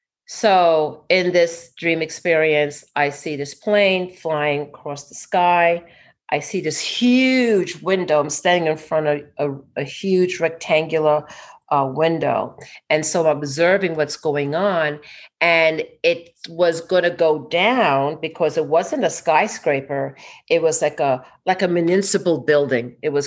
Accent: New York, United States; And particularly I grew up in New York, so that was my neighborhood.

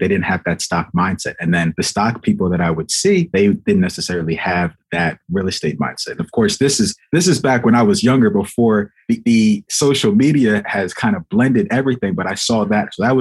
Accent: Sicklerville, New Jersey, United States; originally from Sicklerville, New Jersey.

